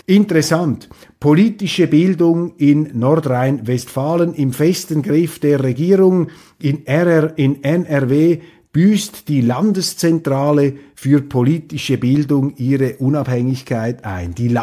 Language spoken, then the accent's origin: German; Switzerland; Und ich bin als Schweizer kein Imperialist.